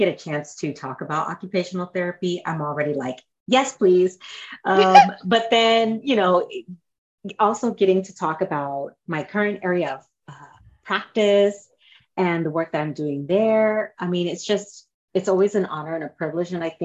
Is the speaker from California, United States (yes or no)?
no; Maryland, United States; also born or lived in Florida; So yes, I am originally from Maryland. I am one of 8 kids. I'm number 3 from the oldest. I grew up there and after high school went to the military and after that moved to Florida